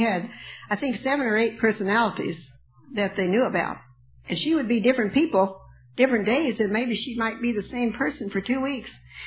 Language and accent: English; California, United States; now in Arkansas, United States; I feel Arkansas is enough of a mission for me. When I came here from California, I thought I was coming to a mission field, and I was.